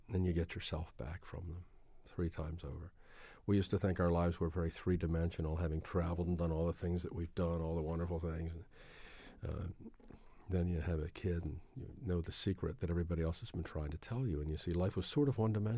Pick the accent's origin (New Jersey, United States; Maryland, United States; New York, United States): Maryland, United States; Baltimore; In Baltimore.